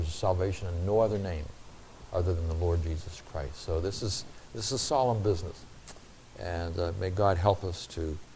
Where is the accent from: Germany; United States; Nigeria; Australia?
Nigeria; And I came from Nigeria, which is named after the Niger River.